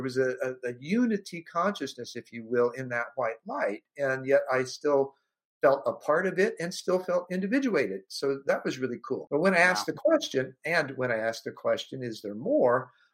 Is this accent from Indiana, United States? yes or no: yes; Alexandria, Indiana, United States; Alexandria, Indiana, originally. I was born in Indianapolis, orphaned at birth, adopted at 6 weeks.